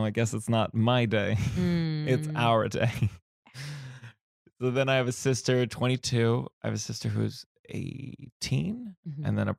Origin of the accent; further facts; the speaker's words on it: New York, United States; When as a New Yorker, I'm always like, I bet you that apartment costs just as much as mine in New York.